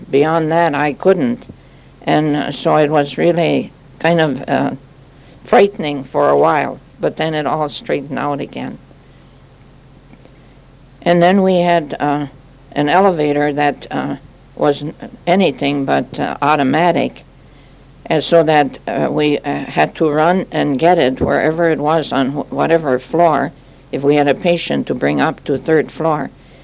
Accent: North Prairie, Minnesota, United States; born there; also born or lived in Moorhead, United States; I was born in North Prairie, Minnesota on August 1st, 1912. And I came to the St. Francis Convent on October 15, 1932.

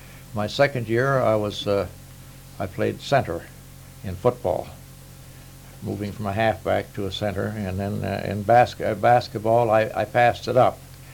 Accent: Frazee, Minnesota, United States; I think Frazee was one of the stops, my hometown, where we put on a concert

